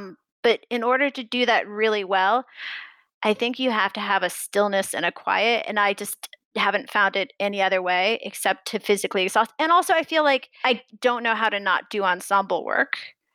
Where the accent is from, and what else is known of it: Missouri, United States